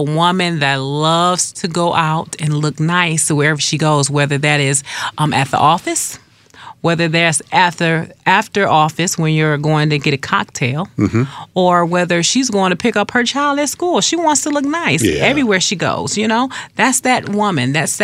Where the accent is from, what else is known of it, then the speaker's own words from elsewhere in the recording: Detroit, Michigan, United States; One, I'm a true Detroiter. I grew up, born and raised here. And I grew up near Grand River. And Grand River used to be the place to shop.